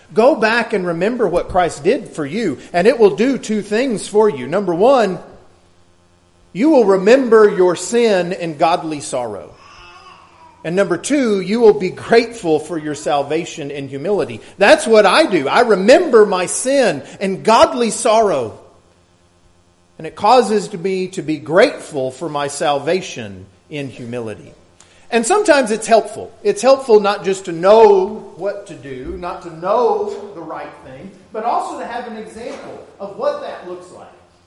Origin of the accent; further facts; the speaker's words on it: Texas, United States; moved away as an adult; I grew up in West Texas, out near Lubbock, 60 miles east of Lubbock, just off the Cap Rock. And I didn't learn how to swim until I was 18 years old and I moved to Florida